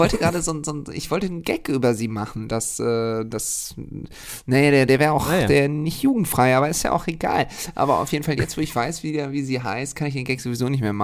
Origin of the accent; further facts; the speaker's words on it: Düsseldorf, North Rhine-Westphalia, Germany; Ich bin ja Düsseldorfer